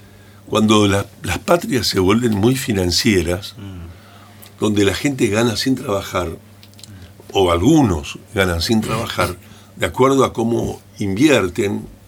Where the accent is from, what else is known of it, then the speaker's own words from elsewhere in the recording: Argentina; Yo quiero subrayar una frase que, como argentino